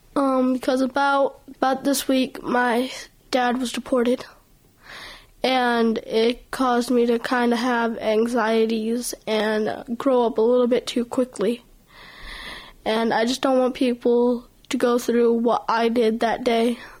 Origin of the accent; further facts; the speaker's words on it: United States; born there; Yes, I was born in the United States.